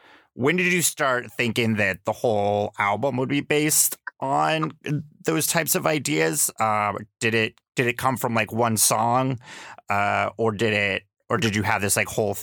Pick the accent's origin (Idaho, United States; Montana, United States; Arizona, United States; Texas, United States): Texas, United States; Austin; also born or lived in New York City; I grew up in Austin, and then I moved to New York City, and then I came back to Austin about 6 years ago.